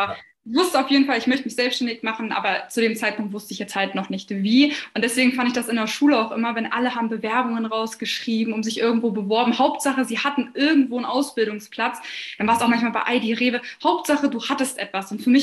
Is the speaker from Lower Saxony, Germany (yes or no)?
yes; Lower Saxony, Germany; ich bin 24 Jahre jung und ich komme aus der Nähe von Hannover.